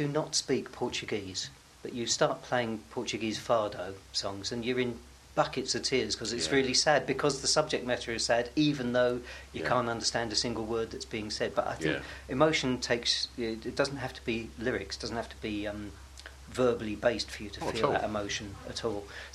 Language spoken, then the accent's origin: English; Hornchurch, London, United Kingdom; I was brought up in Hornchurch, Essex.